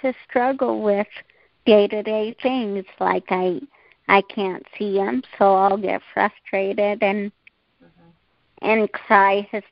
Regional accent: Thornton, Colorado, United States; I'm from Thornton, Colorado.

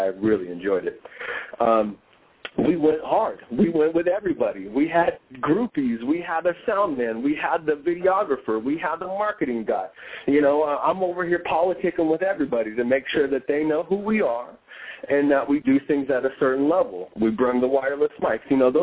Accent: Tacoma, Washington, United States; I grew up in hip-hop, and I grew up here in Tacoma

